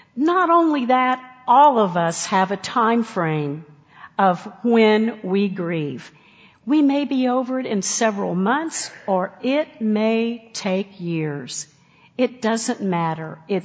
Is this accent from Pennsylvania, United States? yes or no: no; West Virginia, United States; In the hills of West Virginia, my home state